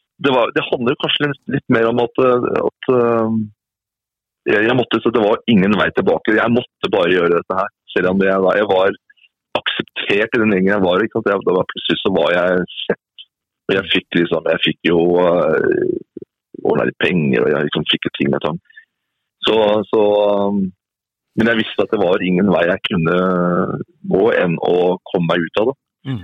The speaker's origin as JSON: {"language": "Norwegian", "region": "Oslo", "country": "Norway", "tie": "born or raised there", "also_born_or_lived": "Svarstad", "said": "jeg er født og oppvokst i Oslo, så flyttet jeg litt rundt i Svarstad i Vestfold, hadde fantastiske år der, og så flyttet vi tilbake til Oslo igjen"}